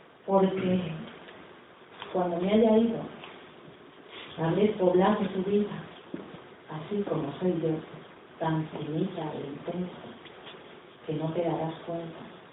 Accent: Ciudad Real, Castilla-La Mancha, Spain; vengo de Ciudad Real.

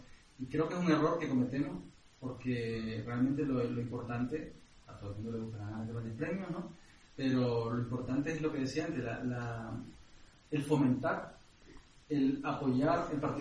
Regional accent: Nicaragua; now in Seville, Spain; Y yo no vivo aquí, ni soy de aquí, pero bueno, yo soy nicaragüense, pero resido en Sevilla desde hace bastante tiempo ya.

